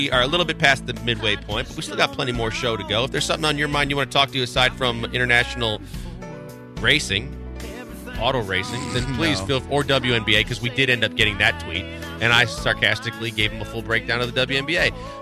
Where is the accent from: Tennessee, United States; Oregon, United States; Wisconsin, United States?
Wisconsin, United States; I'm from America's Dairyland, but I'm not a big milk drinker by any means.